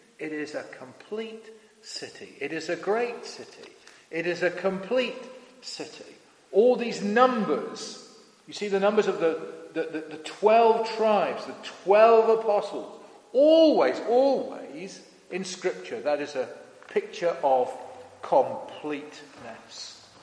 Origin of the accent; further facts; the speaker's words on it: Leicester, East Midlands, United Kingdom; I grew up in Leicester. I used to live near the Victoria Park.